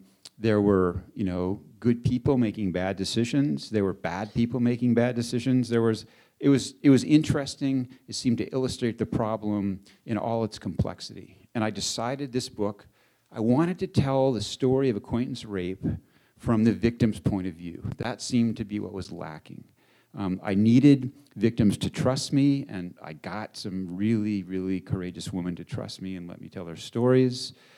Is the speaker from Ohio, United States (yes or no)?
no; Corvallis, Oregon, United States; And I grew up in a small town. I grew up in Corvallis, Oregon. It's like a smaller version of Missoula.